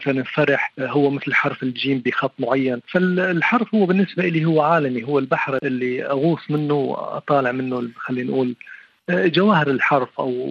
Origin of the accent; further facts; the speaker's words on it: Mayadin, Deir ez-Zor Governorate, Syria; now in France; كوني لا ما عندي فرصة أشوف نهري اللي هو نهر الفرات في الميادين يعني مدينتي، فالآن كيف العالم الموازي إلي هو فرنسا.